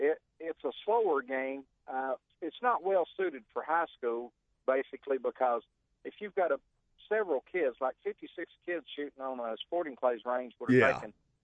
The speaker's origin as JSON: {"language": "English", "region": "Kentucky", "country": "United States", "tie": "born or raised there", "said": "The Kentucky Fish and Wildlife has a fishing game club like down where I grew up in Clay County."}